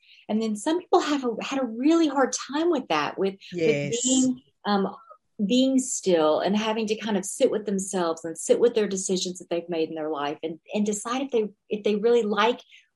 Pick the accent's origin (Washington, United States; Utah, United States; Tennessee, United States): Tennessee, United States; Memphis; I'm from Memphis. So going to a meditation class, you know, 12 years ago was a very woo-woo thing to do.